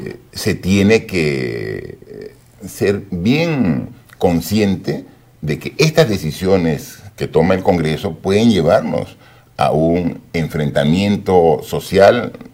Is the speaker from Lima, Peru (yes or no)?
no; Moquegua, Peru; yo soy una persona muy arraigada a mi patria, muy arraigada a mi tierra, Moquegua. O sea, yo cuando puedo me voy a Moquegua porque es mi tierra